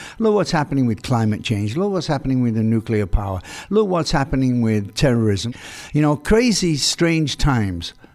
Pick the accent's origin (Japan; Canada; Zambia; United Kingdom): United Kingdom; England; I'm from England, Crosby's from California, Stephen's from Texas